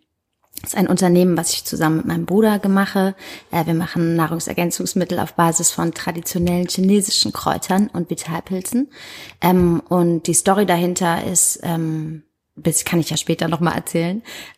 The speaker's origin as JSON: {"language": "German", "town": "Heidelberg", "region": "Baden-Württemberg", "country": "Germany", "tie": "born there", "also_born_or_lived": "Hamburg", "said": "Also, ich bin in Heidelberg geboren und bin nach meinem Abi nach Australien gereist"}